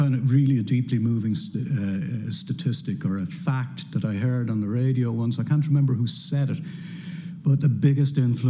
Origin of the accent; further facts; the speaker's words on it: Kilbarrack, Leinster, Ireland; I grew up in Kilbarrick, that way. And I was a teacher in Kilbarrick